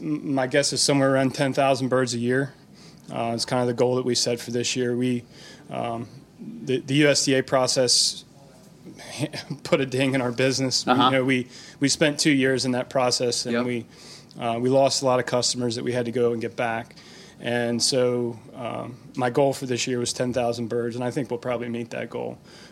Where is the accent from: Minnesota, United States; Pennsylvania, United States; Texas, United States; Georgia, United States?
Pennsylvania, United States; Gettysburg; So we're from Gettysburg, Pennsylvania. My wife and I both grew up there, not far from each other. I grew up on a dairy farm, similar to Andrew.